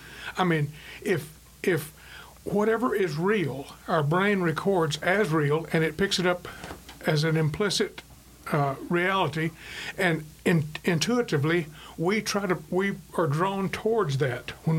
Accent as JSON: {"language": "English", "region": "Texas", "country": "United States", "tie": "born or raised there", "also_born_or_lived": "Oklahoma", "said": "I'm 75 years old. I grew up in Texas and Oklahoma in the 40s and 50s."}